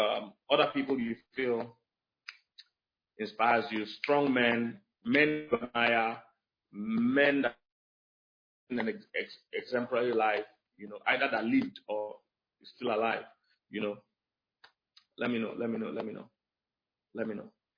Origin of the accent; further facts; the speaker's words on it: Stratford, London, United Kingdom; Stratford, London, that's my place.